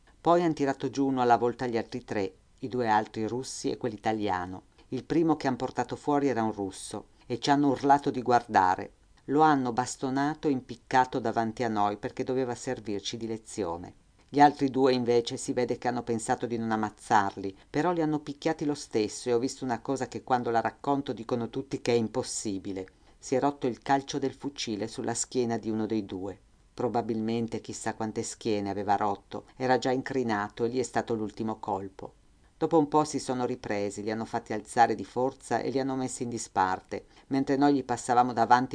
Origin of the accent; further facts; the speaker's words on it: Udine, Friuli-Venezia Giulia, Italy; Io sono italiana di Udine